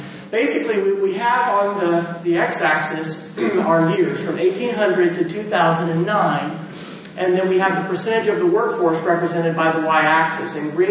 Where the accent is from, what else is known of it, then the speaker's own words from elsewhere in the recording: Kansas, United States; A quick little story, growing up in Kansas and thinking about farming and how does this happen?